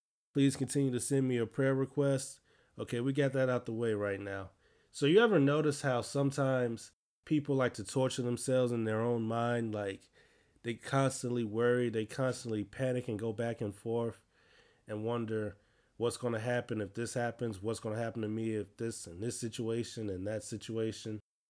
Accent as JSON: {"language": "English", "town": "Chicago", "region": "Illinois", "country": "United States", "said": "I'm from Chicago."}